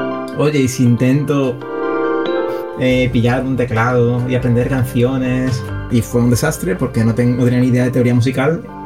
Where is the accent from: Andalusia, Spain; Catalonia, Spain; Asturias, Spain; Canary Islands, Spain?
Andalusia, Spain; Seville; aparte soy de Sevilla, así